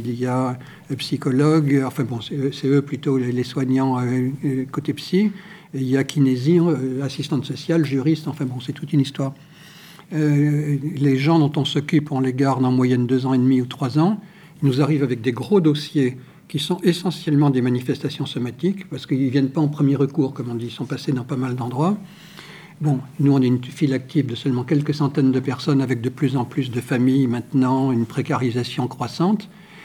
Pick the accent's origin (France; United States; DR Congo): France; c'est pas si simple que ça, et même chez nous en France.